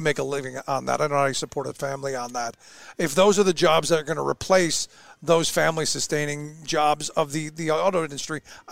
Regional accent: Cleveland, Ohio, United States; Look, I grew up in Cleveland. That was a massive facility, employed thousands of people.

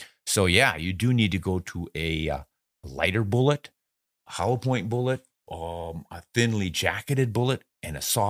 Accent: South Dakota, United States; I grew up in South Dakota where the capital city is Pierre

